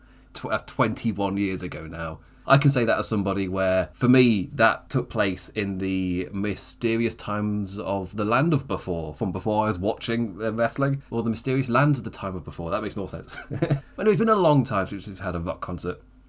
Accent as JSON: {"language": "English", "region": "England", "country": "United Kingdom", "said": "I'm English. Country music might as well not exist."}